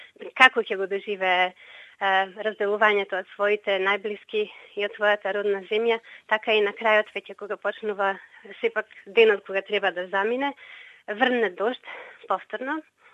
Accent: Ptichari, Pelagonia, North Macedonia; Јас потекнувам од село Птичари, Битолско.

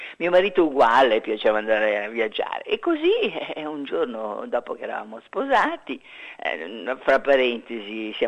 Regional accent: Milan, Lombardy, Italy; accent: Venetian; il mio accento era veneto fortissimo e anche le maestre mi prendevano in giro, la cosa mi faceva piangere parecchio, quindi io di Milano non ho un bel ricordo della scuola elementare.

